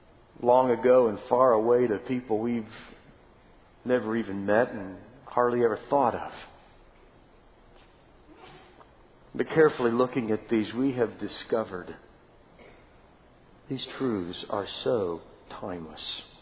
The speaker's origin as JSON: {"language": "English", "region": "Ohio", "country": "United States", "tie": "born or raised there", "said": "I remember that he used to visit us when we grew up in Ohio, and we lived in a neighborhood, which meant we had neighbors."}